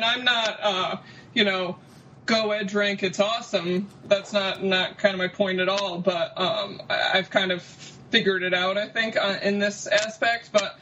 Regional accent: New York, United States; my hometown recently got flooded, so I'm right in the midst of it here in upstate New York

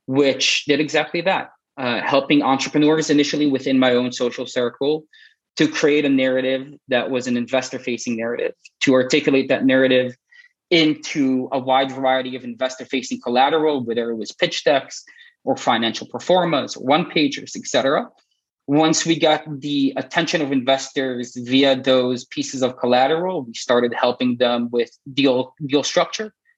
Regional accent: Florida, United States; also born or lived in Israel / Italy / London / Shanghai; enough to live in 4 different countries and 15 different cities so far. Originally from Israel, I grew up in South Florida. I studied in Italy for a time. I spent some time in London, moved to Shanghai, like I mentioned before, Hong Kong.

